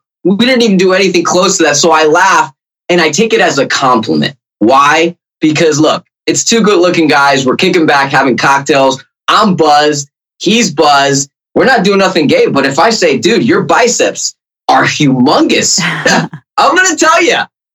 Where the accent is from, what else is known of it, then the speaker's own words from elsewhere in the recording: Spain; mind you, I'm European, you know, I'm from Spain. So I lived in Spain for 8.5, almost 9 years. You know, I was brought up on wearing certain types.